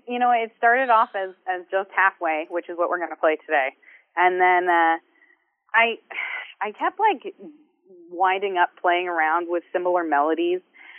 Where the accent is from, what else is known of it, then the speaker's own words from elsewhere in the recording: Waterdown, Ontario, Canada; Yeah, so I run an open mic in my hometown, Waterdown, Ontario, twice a month.